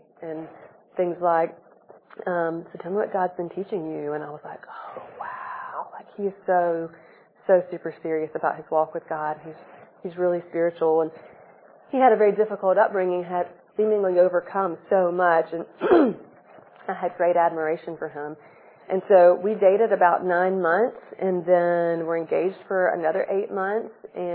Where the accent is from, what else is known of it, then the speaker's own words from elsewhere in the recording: Glencoe, Alabama, United States; I grew up in Glencoe, Alabama, an hour. Nobody's probably heard of it, even though we're all like an hour away from it.